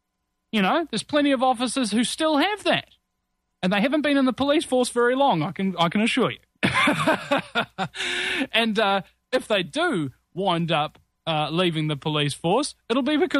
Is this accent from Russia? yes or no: no; Auckland, New Zealand; but it will make its first appearance in Auckland, my hometown